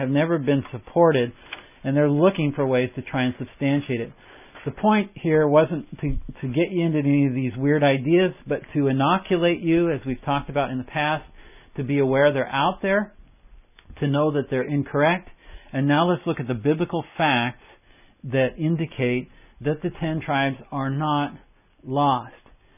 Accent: Liverpool, North West England, United Kingdom; born there; I'm smiling because I was born in Liverpool, England.

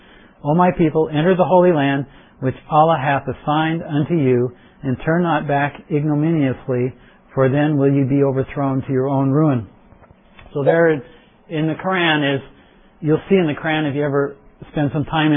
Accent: Liverpool, North West England, United Kingdom; born there; I was born in Liverpool, England, but a lot of us came in from Europe, our forefathers

